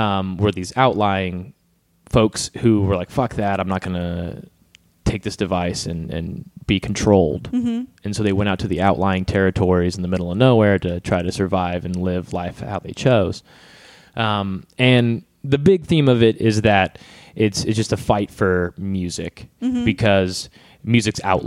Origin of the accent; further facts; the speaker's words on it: Indiana, United States; No. I'm from Indiana.